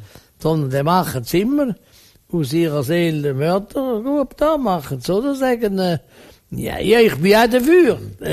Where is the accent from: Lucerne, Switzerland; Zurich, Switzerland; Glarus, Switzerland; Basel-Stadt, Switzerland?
Zurich, Switzerland; jetzt muss ich als Zürcher so